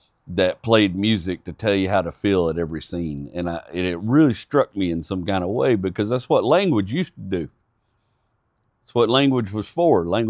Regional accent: Texas, United States; I'm not Appalachian. I'm from Appalachian people, but I'm not Appalachian. I'm Texan.

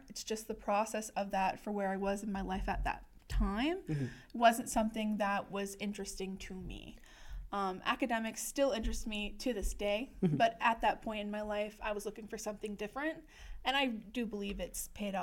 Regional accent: Gaspé, Quebec, Canada; now in Moncton, Canada; Oh, so I currently live in Moncton, New Brunswick, but I, similar to yourself, am originally from the Gaspé Coast, specifically Gaspé, the city, as well as I am a member of Gaspé First Nation.

